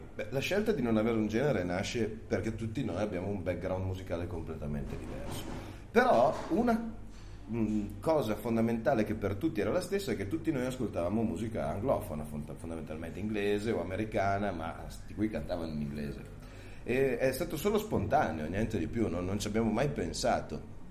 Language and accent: Italian; Acquiterno, Piedmont, Italy; Siamo di un paesino, siamo di Acquiterno, un paesone, paesino, dipende dai punti di vista.